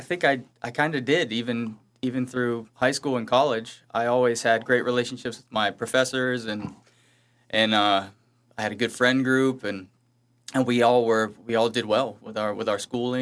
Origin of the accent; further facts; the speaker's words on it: Pittsburgh, Pennsylvania, United States; now in Vero Beach, United States; I'm from Pittsburgh.